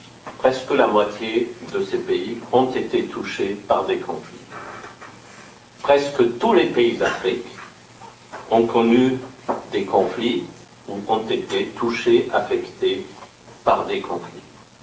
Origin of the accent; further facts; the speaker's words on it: Austria; je me souviens que je viens du pays